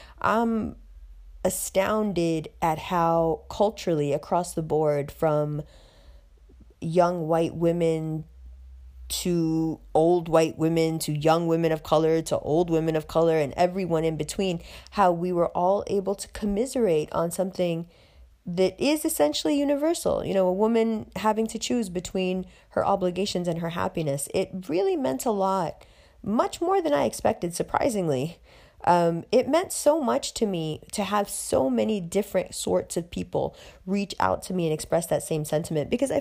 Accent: Pakistan; I love Pakistan. I love being Pakistani.

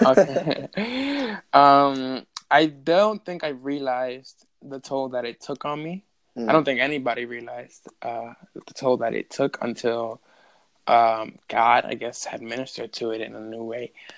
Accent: Brooklyn, New York, United States; It was in Brooklyn too, because I was born and raised in Brooklyn.

